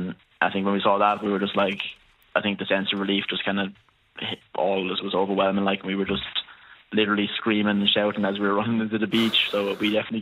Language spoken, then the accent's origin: English; Kilkenny, Leinster, Ireland; So I'm from Kilkenny